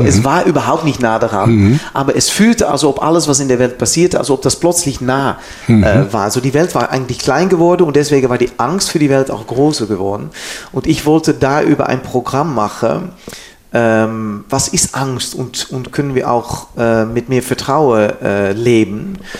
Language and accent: German; Netherlands; German is a second language; weil ich bin ein Niederländer.